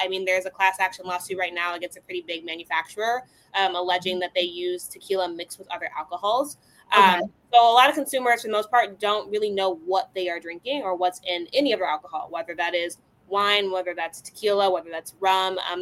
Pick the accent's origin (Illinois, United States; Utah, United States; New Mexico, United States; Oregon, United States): Illinois, United States; Chicago; I mean, growing up in Chicago, it's a very heavily Mexican city and population.